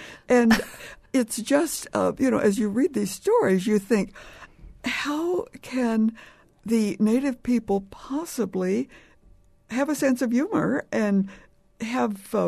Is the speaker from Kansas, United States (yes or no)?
yes; Kansas, United States; I grew up in Kansas, and I was aware of the Haskell Indian Institute there.